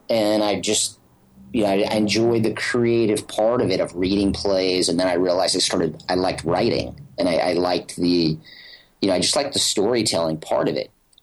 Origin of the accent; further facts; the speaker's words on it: Havre, Montana, United States; I am from a little state, a big state with not a lot of people, called Montana.